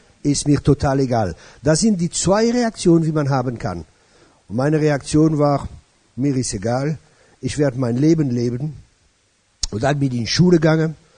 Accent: France; German is a second language; Also essen tue ich gern. Das ist eine gute Motivation schon einmal. Als Franzose ist klar.

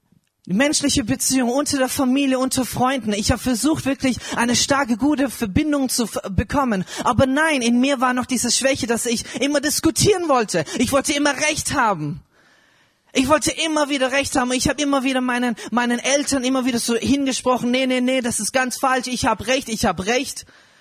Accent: India; now in Germany; Wir sind dort geboren, dort aufgewachsen in Indien. Seit 2015 sind wir erst hier in Deutschland.

